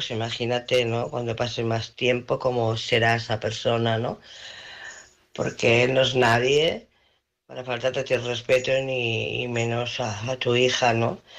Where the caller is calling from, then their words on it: Barcelona, Catalonia, Spain; de Barcelona.